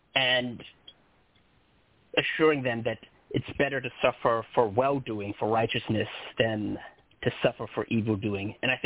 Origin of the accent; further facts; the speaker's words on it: Brooklyn, New York, United States; born there; I was born in Brooklyn in the 1980s to a family of mixed, I guess you would say, religious convictions or belief.